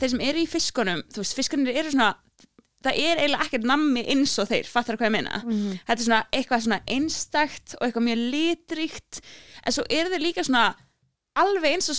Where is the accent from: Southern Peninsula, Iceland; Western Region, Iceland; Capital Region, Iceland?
Western Region, Iceland; Grundarfjörður; ég ólst upp á Grundafirði sem á Snæfellsnesi og ég bara í alveg einn flottasti staðar á Íslandi og svona bara mjög fallegt